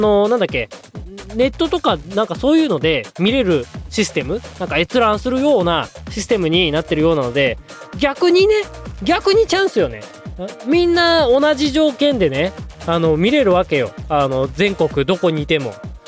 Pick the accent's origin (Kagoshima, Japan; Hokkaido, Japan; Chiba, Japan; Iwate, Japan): Hokkaido, Japan; 私の故郷北海道のね札幌雪まつり